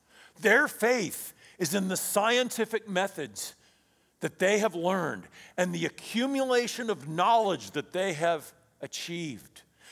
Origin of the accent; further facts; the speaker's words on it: Midwest, United States; I grew up in the Midwest, and I learned that you go to the basement when the tornado warning sirens go off.